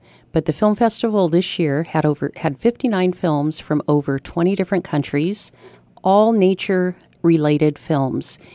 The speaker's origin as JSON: {"language": "English", "region": "Colorado", "country": "United States", "tie": "born or raised there", "said": "So, well, I grew up in Colorado, and we did do a lot outside."}